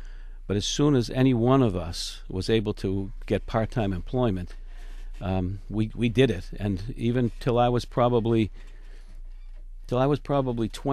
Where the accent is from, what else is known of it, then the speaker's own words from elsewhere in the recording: Boston, Massachusetts, United States; I grew up in Boston, the second oldest of four children